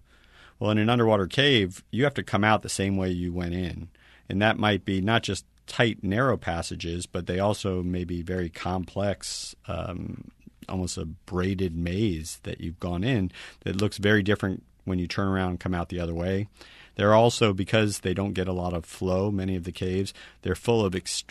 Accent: Miami, Florida, United States; You know, I grew up in Miami, my kind of ancestral village, and we're surrounded by water.

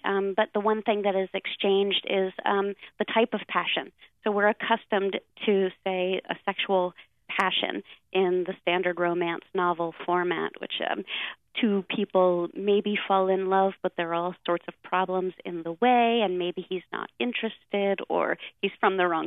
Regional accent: Pennsylvania, United States; because I'm from Lancaster County. And so they've always just been part of the environment. My family landed in that little county about 10 generations ago.

